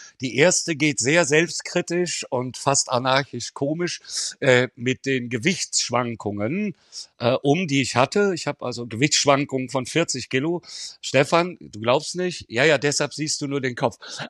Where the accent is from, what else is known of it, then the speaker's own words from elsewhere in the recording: Rhineland, Germany; da wo ich herkomme, aus dem Rheinland